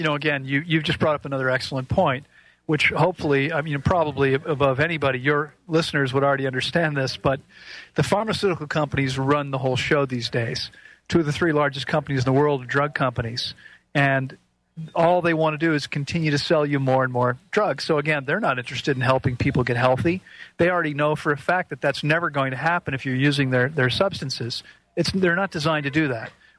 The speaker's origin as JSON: {"language": "English", "country": "United States", "tie": "born or raised there", "said": "Now, growing up in the United States, I can tell you"}